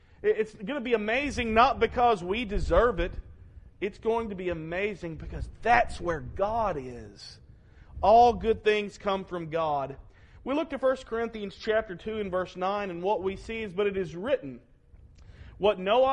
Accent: Arkansas, United States; Lisa is the CPA. I'm from Arkansas.

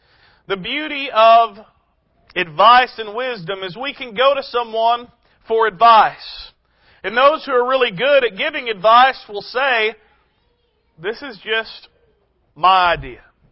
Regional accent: Arkansas, United States; I'm a simple dude. It took Lisa years for me to get comfortable wearing shoes all the time. I'm from Arkansas. I don't want shoes.

